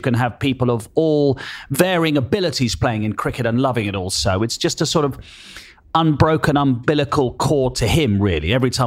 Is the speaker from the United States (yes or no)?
no; South East England, United Kingdom; growing up on the Kent-Sussex border, we would go and watch Kent a bit as well.